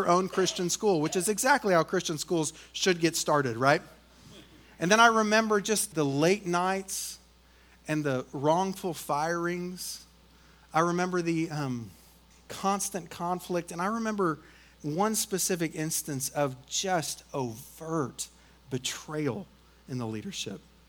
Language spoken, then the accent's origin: English; Tulsa, Oklahoma, United States; Now, man, I grew up in Tulsa, Oklahoma. And I know I always get judged for that in Texas for some reason.